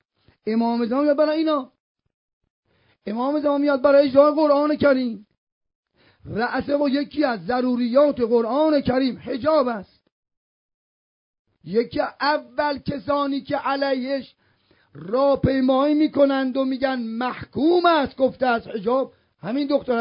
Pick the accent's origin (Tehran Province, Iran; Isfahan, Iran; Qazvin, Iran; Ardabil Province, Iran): Isfahan, Iran; now in Qom, Iran; من بچه اصفهانم ولی 43 سال قومم